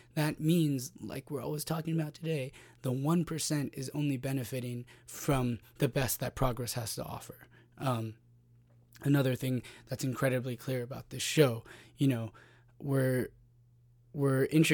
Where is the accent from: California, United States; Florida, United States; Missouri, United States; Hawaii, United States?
Hawaii, United States; for the longest time in my safe little liberal arts / growing up in Hawaii private school bubble